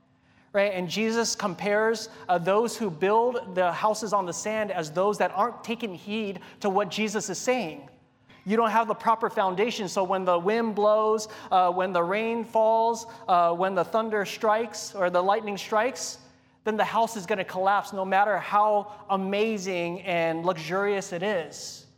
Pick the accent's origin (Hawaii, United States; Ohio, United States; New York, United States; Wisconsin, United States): Hawaii, United States; Ewa Beach; So growing up in Hawaii, I lived right across the street from the beach.